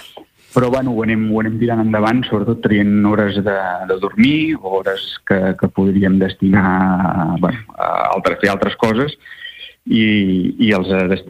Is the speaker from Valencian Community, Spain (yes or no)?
no; La Bisbal d'Empordà, Catalonia, Spain; born there; now in Palafrugell, Spain; jo tinc la sort de viure a Palafrugell, com has dit al principi. Si bé soc nascut a la Bisbal, però visc a Palafrugell